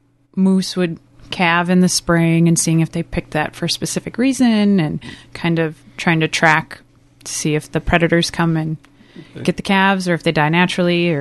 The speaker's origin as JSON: {"language": "English", "region": "Minnesota", "country": "United States", "tie": "born or raised there", "said": "I grew up in the country in Chisago County on a horse ranch."}